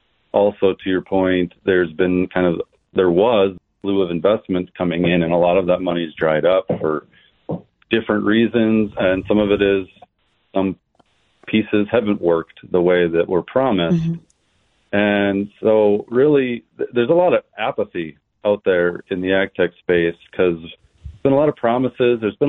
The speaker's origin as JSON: {"language": "English", "region": "North Dakota", "country": "United States", "tie": "born or raised there", "said": "So I grew up in Central North Dakota, right south of Mattock, North Dakota."}